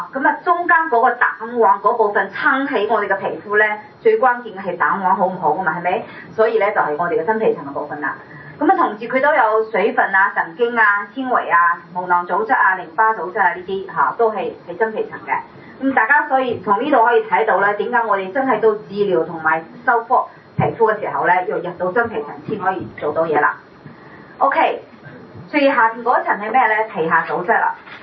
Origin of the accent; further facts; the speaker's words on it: China; 我哋中國人係最講究面子嘅，係咪？